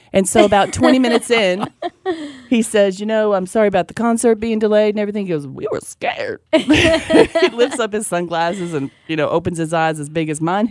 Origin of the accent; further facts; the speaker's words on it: Oklahoma, United States; Okay, so I'm from Oklahoma. Mm-hmm. Tornado country.